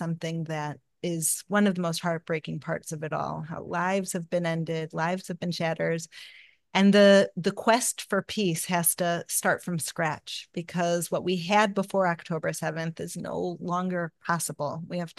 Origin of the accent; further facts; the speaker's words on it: Chicago, Illinois, United States; now in Israel; I come from Chicago, where I was born and raised.